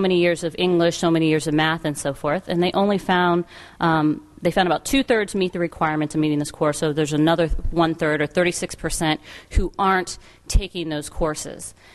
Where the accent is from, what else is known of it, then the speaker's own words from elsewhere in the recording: Chicago, Illinois, United States; I'm from Chicago studying Massachusetts